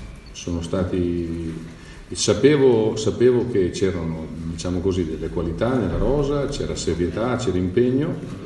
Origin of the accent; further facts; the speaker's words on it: Palermo, Sicily, Italy; Io vengo da Palermo